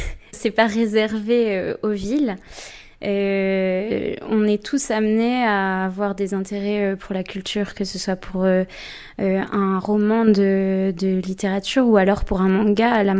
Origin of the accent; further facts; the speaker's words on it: Pontfarcy, Normandy, France; Je suis née en Normandie, j'ai grandi à Pontfarcy et j'ai été à l'école à Tessy également